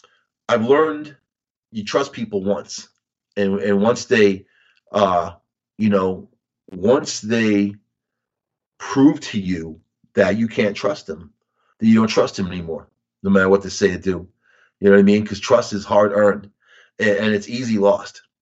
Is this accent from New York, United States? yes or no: yes; Rockville Centre, New York, United States; I grew up in Rockville Center, home of the Archdiocese on Long Island, right?